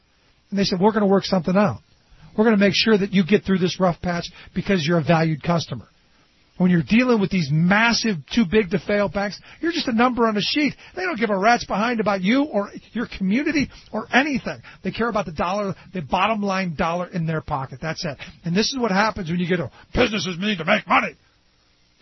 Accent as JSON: {"language": "English", "town": "Cleveland", "region": "Ohio", "country": "United States", "tie": "born or raised there", "said": "Because I go into a large number of areas, like my hometown of Cleveland, where they repossessed houses in lower working class neighborhoods"}